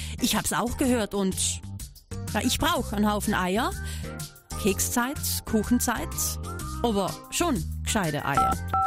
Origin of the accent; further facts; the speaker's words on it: Blumau, Austria; Okay, ich bin aus Blumau